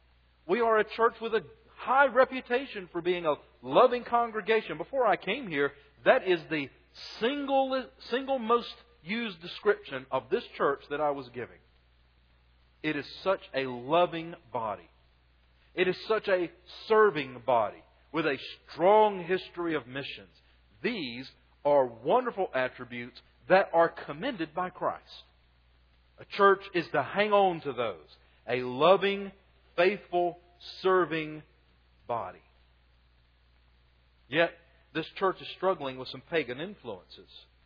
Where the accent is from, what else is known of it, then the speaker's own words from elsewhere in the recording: Spartanburg, South Carolina, United States; It reminds me of growing up in Spartanburg, where textiles were the order of the day